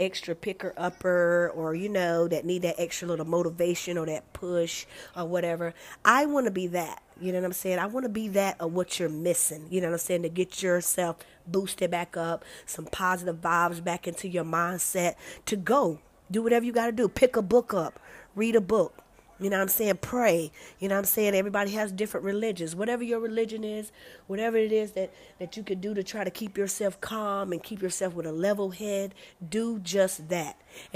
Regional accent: United States; I am one American citizen. Okay. AKA Blackfoot Indian who loves China.

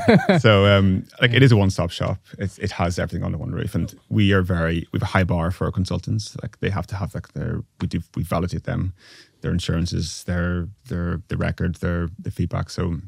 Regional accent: Northern Ireland, United Kingdom; accent: Northern Irish; my accent's very strong. So if you can't understand me, just my strong, thick Northern Irish accent.

